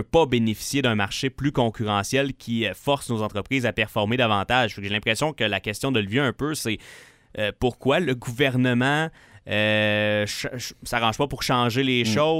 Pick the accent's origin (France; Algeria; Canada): Canada; Quebec